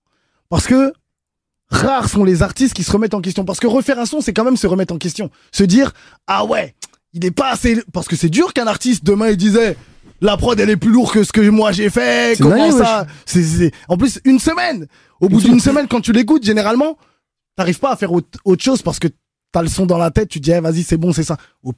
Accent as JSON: {"language": "French", "country": "Haiti", "said": "Moi, je suis un haïtien, on est les premiers à avoir pris notre indépendance."}